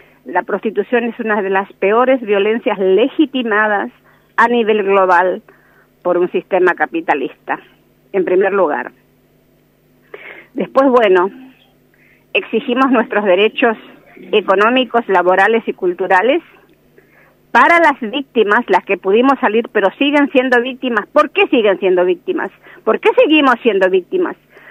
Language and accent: Spanish; Buenos Aires Province, Argentina; Quiero aclarar primero que yo no soy de Cava, soy del conurbano profundo, uh-huh. Del conurbano sur, cada día más empobrecido, cada día más precarizado